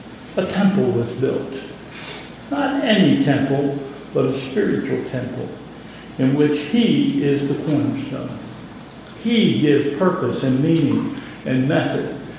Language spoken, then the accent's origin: English; Pennsylvania, United States; I'm originally from Pennsylvania, and Pennsylvania is known as the Keystone State.